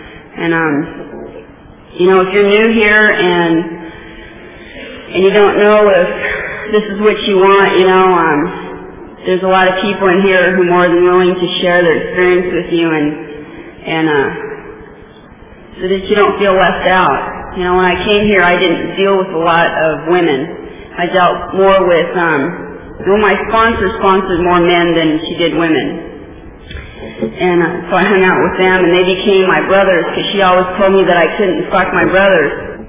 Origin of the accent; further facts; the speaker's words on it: Washington, United States; now in California, United States; You know, I'm from Washington State originally, but I ended up with a California sponsor when I first got clean.